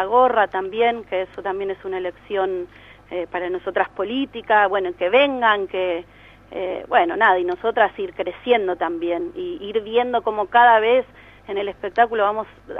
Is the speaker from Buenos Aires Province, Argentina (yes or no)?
no; Córdoba, Argentina; yo soy de Córdoba, de las que estamos en Córdoba un par hacemos radio